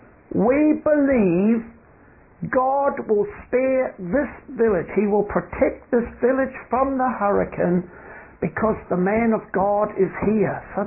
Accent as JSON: {"language": "English", "country": "New Zealand", "said": "Well, being a Kiwi, I can't afford it."}